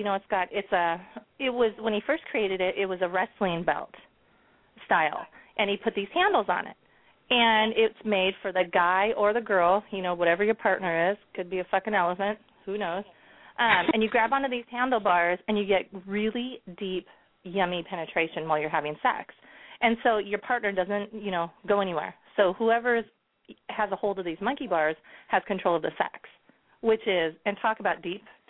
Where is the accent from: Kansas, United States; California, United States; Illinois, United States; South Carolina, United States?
Kansas, United States; I'm from Kansas originally. I love country.